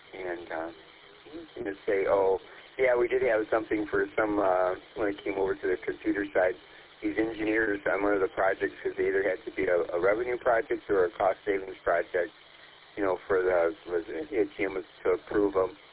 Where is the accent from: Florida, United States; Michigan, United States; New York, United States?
Michigan, United States; Detroit; But I grew up in Detroit, around 7 and Chainer area. So I'm an East Sider.